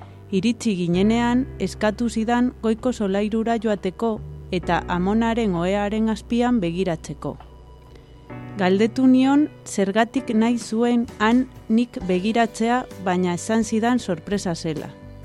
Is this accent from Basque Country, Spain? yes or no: no; Lugo, Galicia, Spain; Txikitan, Lugo kanpoaldeko auzo bateko etxe batean bizi nintzen. Etxe honetan, lehenengo solairuan, osaba, izeba eta lenguzua bizi ziren, eta bigarren solairuan, gurasoak eta ni.